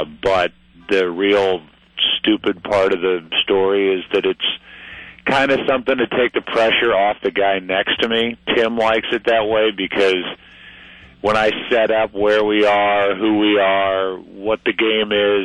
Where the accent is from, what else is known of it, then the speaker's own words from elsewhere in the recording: St. Louis, Missouri, United States; St. Louis is, you know, this is my hometown.